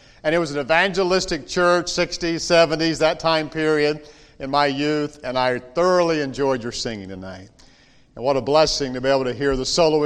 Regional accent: North Carolina, United States; accent: Tar Heel; now in Canada; some of you detected some of that Tar Heel accent already, did you not? Right. I haven't lost all of my accent while I've been in Canada, eh?

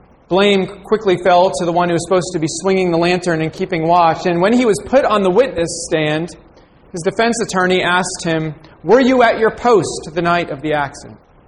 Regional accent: New Jersey, United States; Growing up in North Jersey, I was aware of a small bridge that connected the Bronx with Lower Manhattan.

